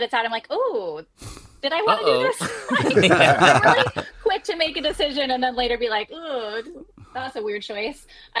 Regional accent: California, United States; I'm from the Bay Area in California

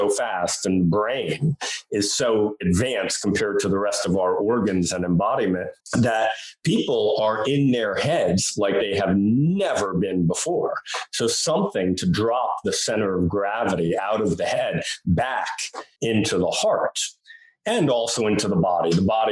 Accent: New York, United States; You know, I'm from New York, so I call it life

